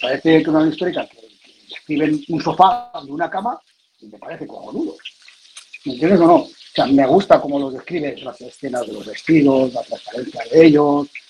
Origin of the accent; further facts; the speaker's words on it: Spain; Lo bueno para mí es el español, porque claro, soy español.